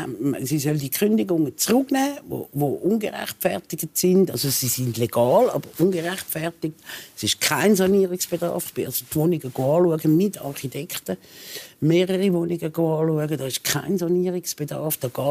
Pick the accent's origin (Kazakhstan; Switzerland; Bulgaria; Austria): Switzerland; bei uns in der Schweiz